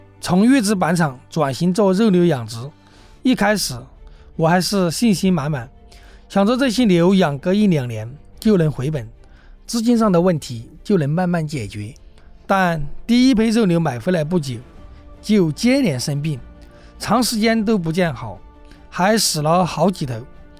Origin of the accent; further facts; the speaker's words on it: Lishan, China; moved away as an adult; 我的家乡立山镇属深山偏远之地，山高坡陡，农业生产机械化有限，产业发展十分薄弱，在家很难赚到钱。为了生计，我高中毕业后就到广东打工了。